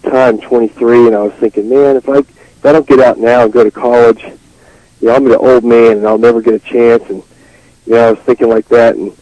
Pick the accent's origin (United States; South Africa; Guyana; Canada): United States; Florida; I grew up in Florida, dropped out of high school when I was 17 so I could go be a jarhead.